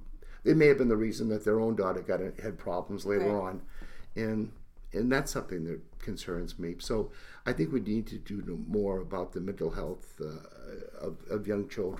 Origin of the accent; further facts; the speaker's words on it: Concord, New Hampshire, United States; And as a kid growing up in Concord, I remember when the Gallon Office Park was the New Hampshire Hospital, and every one of those buildings was full.